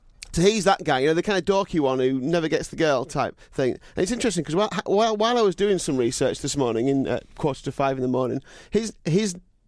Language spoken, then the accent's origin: English; England, United Kingdom; I'm going to call it, because I'm English.